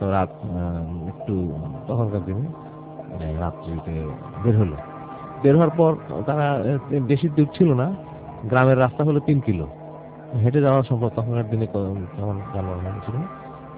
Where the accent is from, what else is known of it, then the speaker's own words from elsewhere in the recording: Chittagong Division, Bangladesh; ঘটনাটা আমাদের কুমিল্লা জেলার আমার আব্বার স্কুল লাইফের ঘটনাটা। একটি ঘটনাটা হচ্ছে আমাদের গ্রামেরই এক ছেলে পাশের একটি গ্রামে বিয়ে করেছিল।